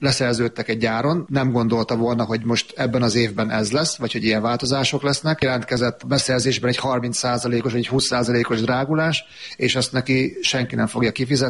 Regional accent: Hungary; also born or lived in Zakarpattia Oblast, Ukraine; A nagyszülők, illetve a szüleim is kárpátaljai származásúak. Tulajdonképpen még én is Kárpátalján születtem, de nekem még a Szovjetunió van beírva a személyigazolványomba. 6 éves koromban költöztünk át Magyarországra.

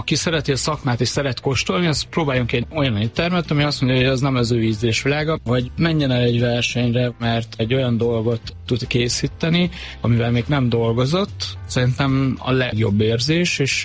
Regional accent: Lake Balaton area, Hungary; now in Budapest, Hungary

